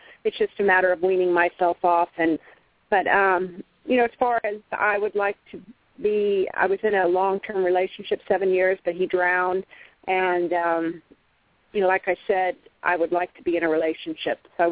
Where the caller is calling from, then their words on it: California, United States; I'm calling from California.